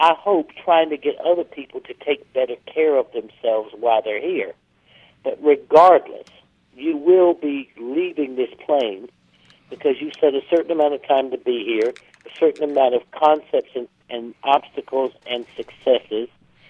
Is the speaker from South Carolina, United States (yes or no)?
yes; South Carolina, United States; because I'm from South Carolina and everybody goes to hell down here.